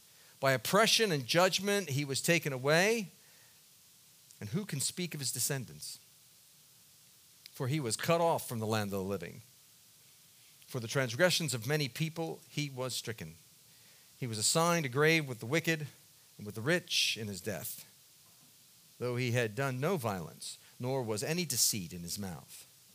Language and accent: English; Baltimore, Maryland, United States; I grew up in Baltimore City in a rather difficult section of Baltimore. Didn't know it at the time. To me, it was just where I grew up.